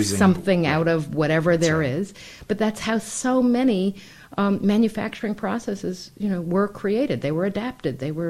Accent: New York City, New York, United States; now in New Haven, United States; I grew up in New York City. I've been in the New Haven area for 33 years, but it's not my hometown. It is my hometown now in a certain way.

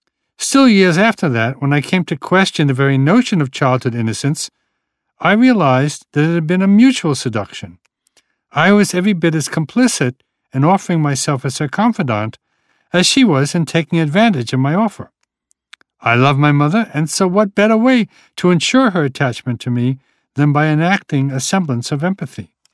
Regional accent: Williamsburg, New York, United States; I grew up in Williamsburg, which was then a largely Jewish neighborhood

